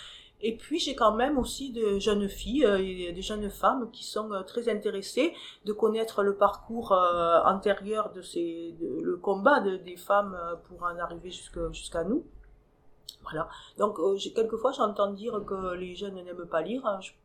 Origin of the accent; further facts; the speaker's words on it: South-West France, France; Je suis originaire du Sud-Ouest, peut-être que vous l'avez entendu en mon accent.